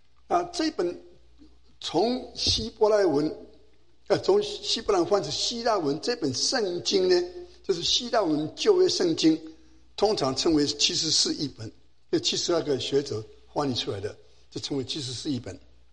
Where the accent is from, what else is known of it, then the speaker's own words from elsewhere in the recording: China; now in United States; 他们就像好像我们中国人到美国了以后呢，以及我们第二代第三代都不讲中文，对不对？都讲英文